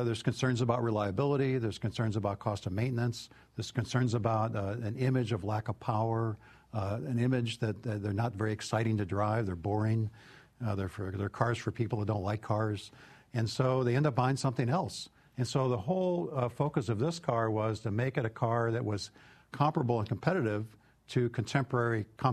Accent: Chicago, Illinois, United States; And I grew up in Chicago, but, you know, I got used to no snow in California

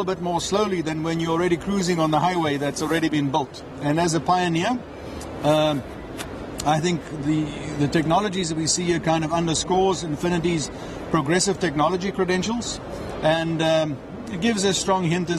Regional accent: United States; Of course, getting back to my home country in the U.S.

